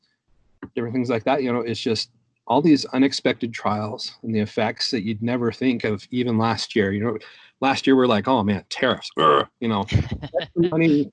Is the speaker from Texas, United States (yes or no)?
yes; Texas, United States; Now, I grew up in Texas, but I'd never been to New Orleans.